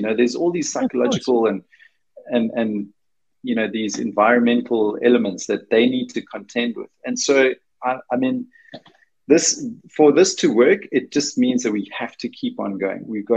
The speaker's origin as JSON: {"language": "English", "country": "Denmark", "said": "my whole family is Danish. I come from Denmark. My lineage is Danish, and my dad was born in born and raised in a small island called Ærøskøbing and the town is called Ærøskøbing"}